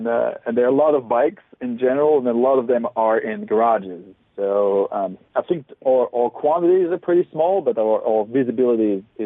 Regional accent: Strasbourg, Grand Est, France; I grew up in between France and Germany in a town called Strasbourg.

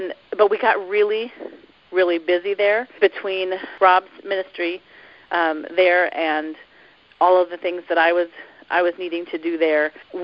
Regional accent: South Carolina, United States; born there; also born or lived in New York / Virginia / Pennsylvania; When I was born, I was born in South Carolina, but my dad was a pastor and shortly after that became a church planter. So I was 15 months old, I think, when we moved to upstate New York, and then we moved to Virginia and then Pennsylvania and then back down to South Carolina.

